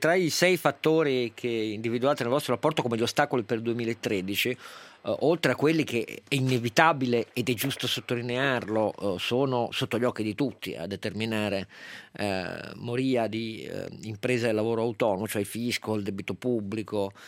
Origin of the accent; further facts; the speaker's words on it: Piedmont, Italy; questo è quello che spiega per me che sono piemontese